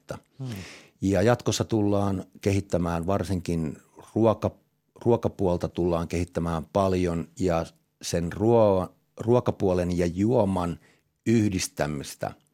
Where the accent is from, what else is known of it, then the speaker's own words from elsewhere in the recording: Tampere, Pirkanmaa, Finland; Tampere on mun vanha kotikaupunki ja mä oon täältä kotoisin